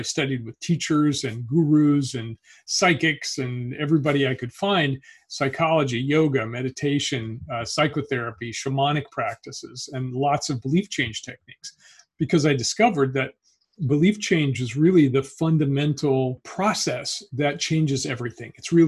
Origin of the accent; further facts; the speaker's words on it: Petaluma, California, United States; I'm from Petaluma, California. I'm in the Sonoma County area.